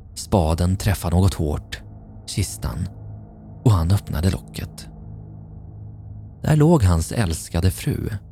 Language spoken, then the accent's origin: Swedish; Hemse, Gotland, Sweden; När jag växte upp i Hemse socken på Gotland